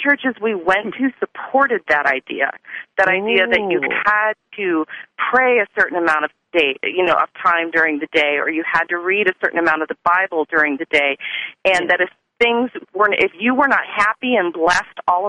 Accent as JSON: {"language": "English", "region": "Michigan", "country": "United States", "tie": "born or raised there", "said": "Yep, no, I was raised in Michigan. I was born into a Christian family. I was raised in the church."}